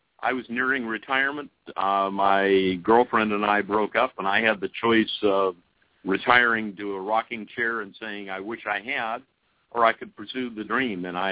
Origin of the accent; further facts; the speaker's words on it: West Coast, United States; Well, I'm from the West Coast, and I figured if the boat was going to break, it didn't really matter where that happened.